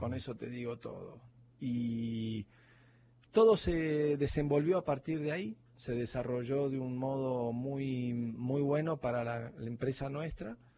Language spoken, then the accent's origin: Spanish; Buenos Aires, Argentina; now in Jujuy, Argentina; No, yo soy porteño, estoy viviendo efectivamente acá hace unos 9 años.